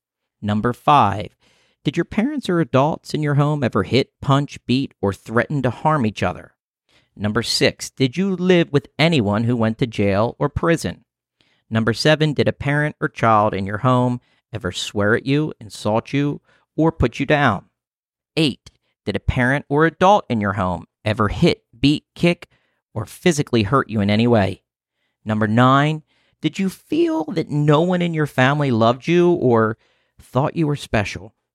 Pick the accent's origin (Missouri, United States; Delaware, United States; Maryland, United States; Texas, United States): Maryland, United States; Baltimore; born there; And I was born in Baltimore City.